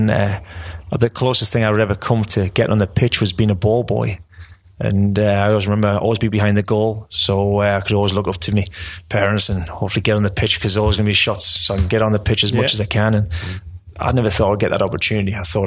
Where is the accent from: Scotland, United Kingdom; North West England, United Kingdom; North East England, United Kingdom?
North East England, United Kingdom; Newcastle; And, you know, I play for my hometown club and I lived my dream then.